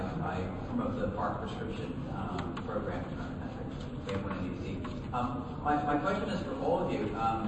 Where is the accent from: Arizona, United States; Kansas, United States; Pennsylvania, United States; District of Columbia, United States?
District of Columbia, United States; Washington; I'm from Washington, D.C.